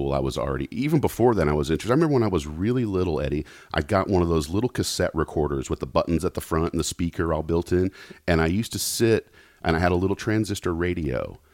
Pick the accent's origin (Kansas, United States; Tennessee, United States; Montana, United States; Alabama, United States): Tennessee, United States; Knoxville; I grew up in Knoxville.